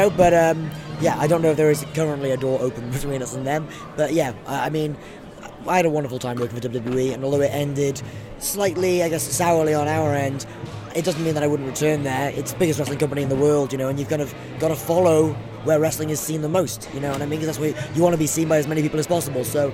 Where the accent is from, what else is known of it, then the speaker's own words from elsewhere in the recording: Wales, United Kingdom; we're from South Wales and we're in subcultures.